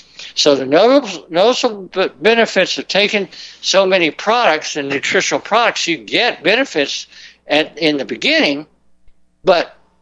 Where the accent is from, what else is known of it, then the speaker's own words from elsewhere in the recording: Florida, United States; I'm from Florida, you know, I know, okay?